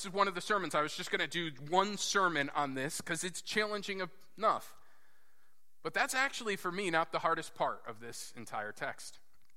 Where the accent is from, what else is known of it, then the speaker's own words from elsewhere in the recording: United States; I'm an American. I go where I want. I do what I want.